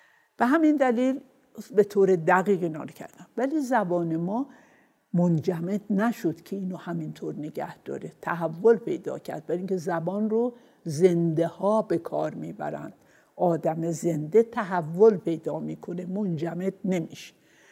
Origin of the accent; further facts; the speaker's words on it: Azerbaijan, Iran; من خودم آذربایجانی هستم، خیلی خوب ترکی حرف میزنم، با دوستان دوره بچگیم و اینها هم همیشه ترکی حرف میزنیم.